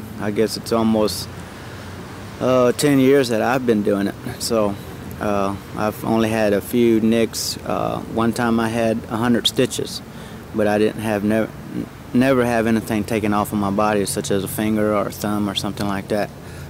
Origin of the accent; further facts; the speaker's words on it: Brighton Reservation, Florida, United States; Well, when I was 12 years old, growing up in Brighton Reservation, we had a 4-H club made up of all the Indians.